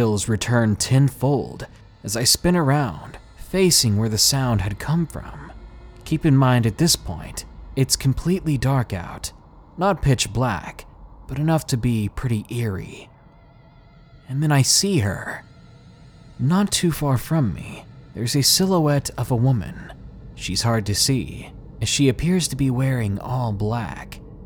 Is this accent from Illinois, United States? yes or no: no; Williamsport, Maryland, United States; But one dark night in my hometown of Williamsport, Maryland, changed the way I think completely. It happened nearly 10 years ago, when I was 16 going on 17 in my hometown.